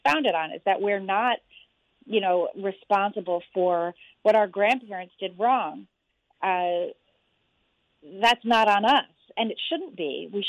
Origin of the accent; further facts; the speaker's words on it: Massachusetts, United States; also born or lived in Philadelphia; I grew up in Massachusetts, and I learned more American history about the Revolutionary War that happened in Boston than literally any other American history at all, you know? And when I moved to Philadelphia